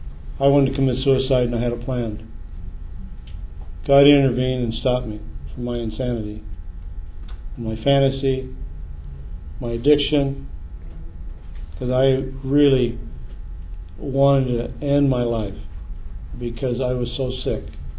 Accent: San Diego, California, United States; I'm from San Diego, California.

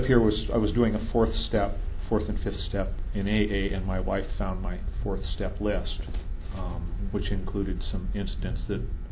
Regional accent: Vermont, United States; I'm a sexaholic from Vermont.

